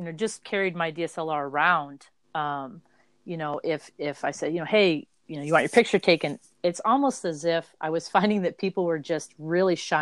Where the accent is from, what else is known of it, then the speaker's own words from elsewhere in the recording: Chillicothe, Illinois, United States; this project, right now that I'm doing currently is about my hometown in, Chillicothe, Illinois.